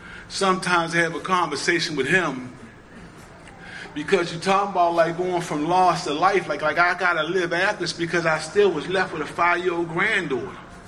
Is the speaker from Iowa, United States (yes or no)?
no; Baltimore, Maryland, United States; now in Dundalk, United States; Like, I'm from Baltimore City. I live in Dundalk, but I'm from Baltimore City.